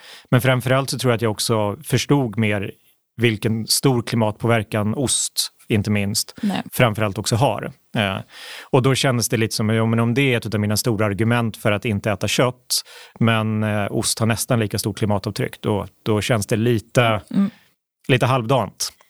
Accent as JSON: {"language": "Swedish", "town": "Borlänge", "region": "Dalarna County", "country": "Sweden", "tie": "born or raised there", "said": "jag är uppvuxen i Borlänge. Riktigt så här arbetarstad."}